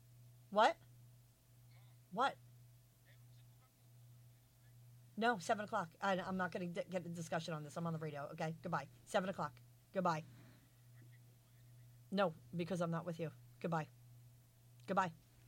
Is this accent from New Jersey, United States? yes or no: yes; New Jersey, United States; I am from just a small little town in South Jersey